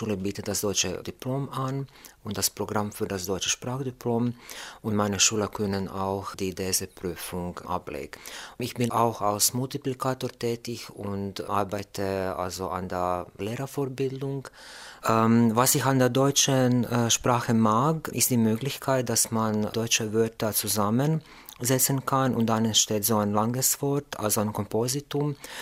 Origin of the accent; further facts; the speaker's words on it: Croatia; German is a second language; ich komme aus Kroatien. Ich bin im Jahr 1979 geboren. Ich arbeite als DAF-Lehrer an einem Gymnasium in Kroatien in der Stadt Bjelovar. Bjelovar ist eine Kleinstadt in der Nähe von Zagreb, von der Hauptstadt Kroatiens.